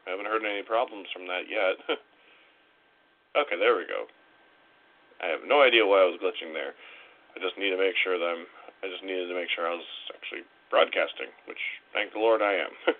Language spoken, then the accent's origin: English; Wisconsin Rapids, Wisconsin, United States; born there; but the town that I was born in, Wisconsin Rapids, has changed so much since I was a child.